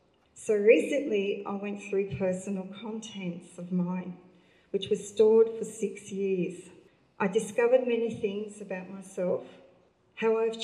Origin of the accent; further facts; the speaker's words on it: New South Wales, Australia; now in Atherton, Australia; I grew up in Central West New South Wales, with a family being farmers producing wheat, sheep and cattle on our land.